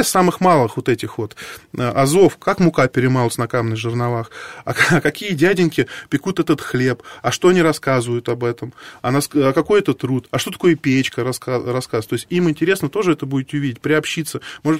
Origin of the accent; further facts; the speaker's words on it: Moscow, Russia; accent: Moscow; Я как с московским своим акцентом там приехал